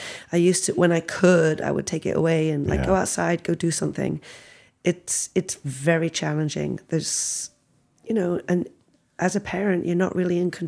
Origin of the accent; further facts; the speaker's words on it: England, United Kingdom; When I was growing up in England